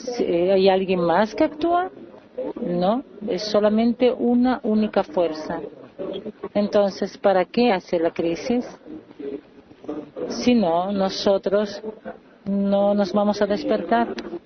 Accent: Brazil; de Brasil.

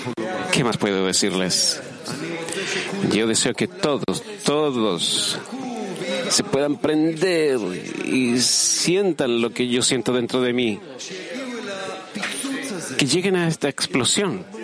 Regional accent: Bulgaria; Spanish is a second language; Yo vengo de Bulgaria. … de Bulgaria.

